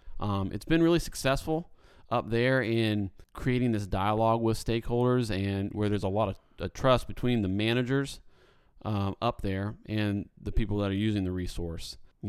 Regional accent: Indiana, United States; I grew up in Indiana, out in the country.

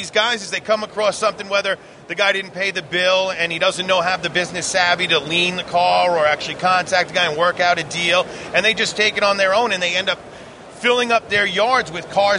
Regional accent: New York, United States; Yeah, I'm a New Yorker through and through, you know.

